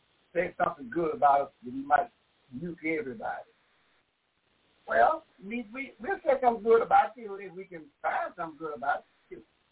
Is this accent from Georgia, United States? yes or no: no; Pennsylvania, United States; Do you see where I'm at? I'm from Pennsylvania. We in bad shape.